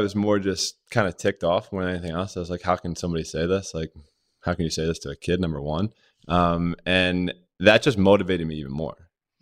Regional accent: Rogers Forge, Maryland, United States; We grew up in Rogers Forge, Maryland.

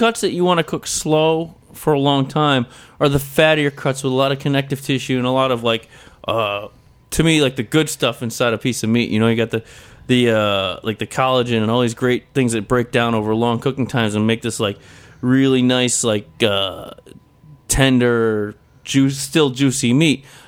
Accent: Trumansburg, New York, United States; I grew up in Trumansburg, which is outside of Ithaca.

